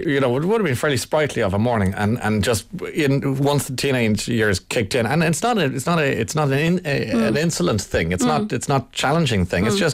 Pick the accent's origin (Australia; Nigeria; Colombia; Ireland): Ireland; So we don't recommend it at all, but we are Irish and we're all adults here.